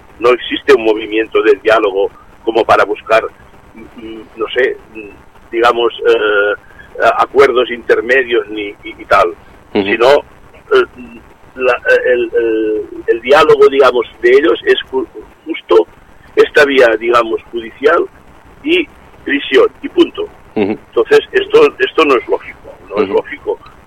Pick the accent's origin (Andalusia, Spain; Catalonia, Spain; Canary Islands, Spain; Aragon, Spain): Catalonia, Spain; Girona; now in Barcelona, Spain; yo soy de Girona, entonces ahora concretamente en este momento estoy en Barcelona.